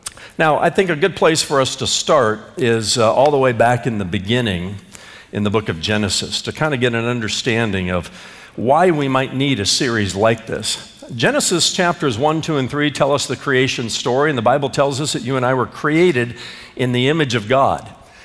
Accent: Indiana, United States; born or raised there

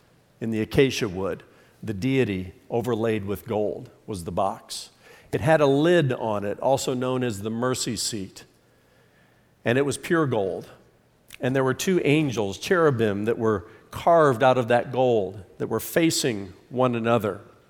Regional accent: Indiana, United States; For those of you who don't know, I'm from Indiana

